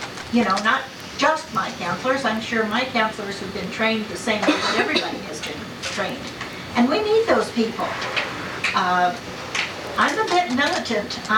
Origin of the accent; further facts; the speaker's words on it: Columbus, Nebraska, United States; I don't want them to leave Norfolk. I'm from Columbus.